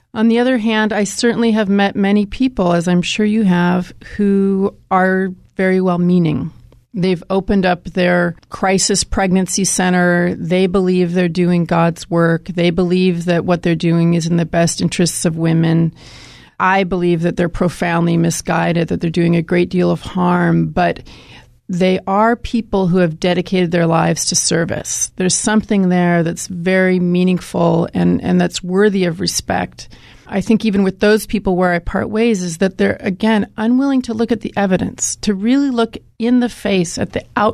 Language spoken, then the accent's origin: English; New York, United States; I mean, I'm Jewish. I'm from New York. My name is fairly unmistakably Jewish.